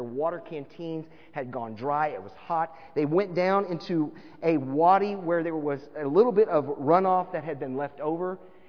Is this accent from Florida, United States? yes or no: yes; Florida, United States; and I grew up in Florida, so we definitely don't have it. It's sandy down there.